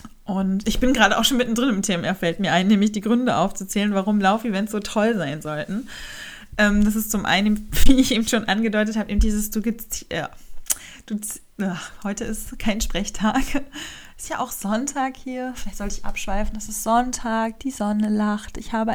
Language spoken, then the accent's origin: German; Rostock, Mecklenburg-Vorpommern, Germany; schon seitdem ich aus Rostock weggegangen bin in Rostock und jetzt bin ich ja wieder zurückgezogen in meine Heimatstadt